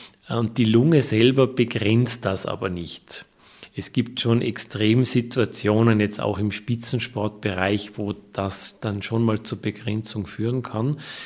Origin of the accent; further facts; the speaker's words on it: Austria; now in Germany; Es gibt zwar Länder, die noch mehr Raucherraten haben, so wie auch Österreich, wo ich herkomme.